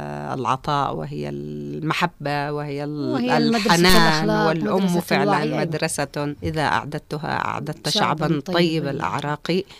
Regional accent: Yemen; ونحن كيمنيين شعب حضارة

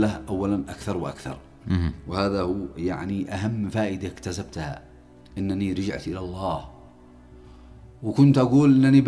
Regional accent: Yemen; لأنه عندما حصل العدوان السعودي الأمريكي على بلادي اليمن

